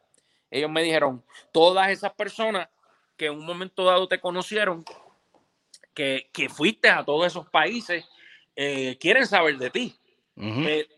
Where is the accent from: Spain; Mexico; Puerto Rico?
Puerto Rico; moved away; este de Puerto Rico, luego la zona norte, luego la zona sur, luego la zona oeste, hasta que después salí de Puerto Rico.